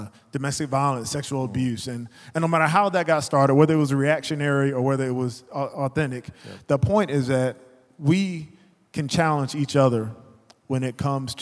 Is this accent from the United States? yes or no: yes; the South, United States; And especially in the South, I'll say it. I'm from the South. I can talk about y'all.